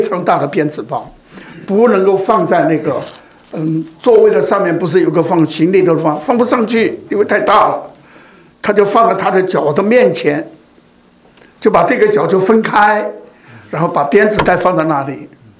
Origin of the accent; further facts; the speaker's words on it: China; 我们中国人的习惯，从我们祖先传下来，很多人都相信有一位天老爷